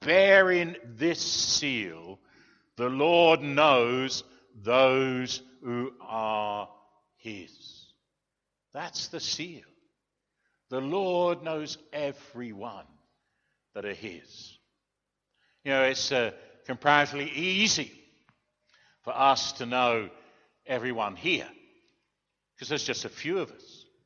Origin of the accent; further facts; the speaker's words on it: England, United Kingdom; I'm typically English 3 or 4 or 5 times over. You know, we don't do that sort of thing.